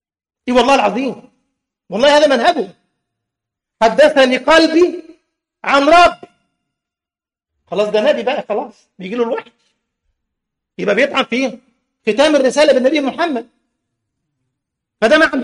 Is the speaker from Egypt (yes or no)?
yes; Egypt; وزير خارجية أمريكا بيروح يحضر مولد البدوي عندنا في مصر.